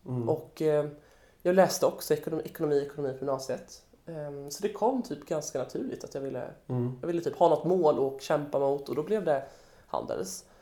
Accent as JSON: {"language": "Swedish", "town": "Ljungby", "region": "Kronoberg County", "country": "Sweden", "said": "och jag är från en liten stad i Småland som heter Ljungby"}